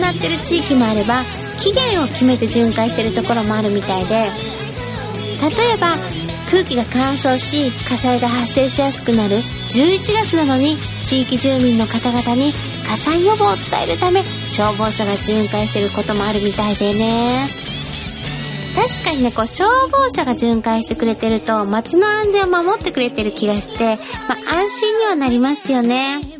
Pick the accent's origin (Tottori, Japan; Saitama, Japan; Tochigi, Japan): Tottori, Japan; 今はね、地元は数年に一度雪が降るぐらいで、なので今年はね、地元の鳥取県も暖冬みたいですね。